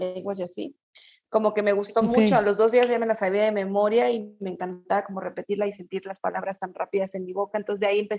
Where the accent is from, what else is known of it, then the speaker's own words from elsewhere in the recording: Querétaro, Mexico; also born or lived in Mexico City / Toluca; now in Guadalajara, Mexico; Yo vengo de Ciudad de México, o sea, yo soy queretana, soy queretana.